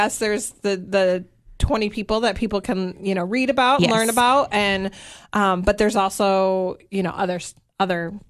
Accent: Michigan, United States; now in Cookeville, United States; I've lived in different parts of the country. I grew up in Michigan. I like to pretend I'm a Cookvillian, but I'm not.

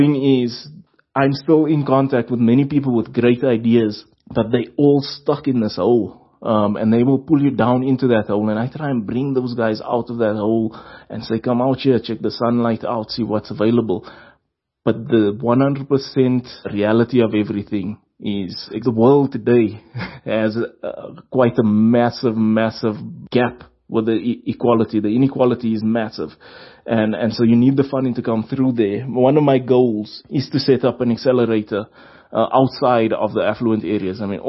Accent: Johannesburg, Gauteng, South Africa; In Rivoli, in Johannesburg.

